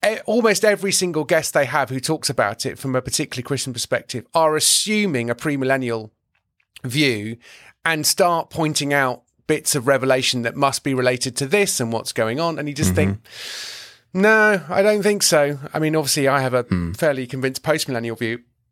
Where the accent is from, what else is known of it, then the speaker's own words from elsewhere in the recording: United Kingdom; my observation as a British person is the American military on its own is a country.